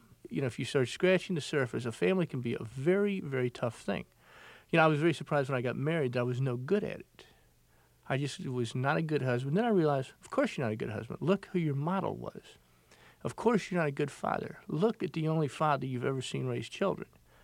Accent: Beaufort, South Carolina, United States; they went wild when a movie crew came to my hometown, what we then claimed as our hometown, Beaufort, South Carolina, where the great Santini took place.

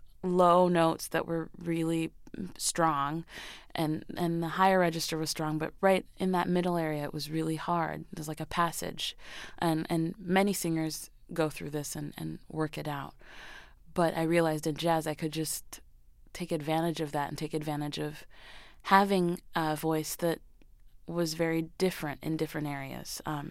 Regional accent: Miami, Florida, United States; first language French; English is a second language; My mother is French and my father is Haitian, and it was my first language. My parents wanted us, both my sister and I, to speak French, and that was the way to do it. We lived in Miami

